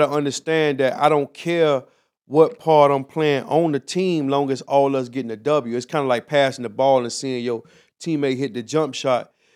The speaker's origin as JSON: {"language": "English", "town": "Miami", "region": "Florida", "country": "United States", "said": "Miami, Florida."}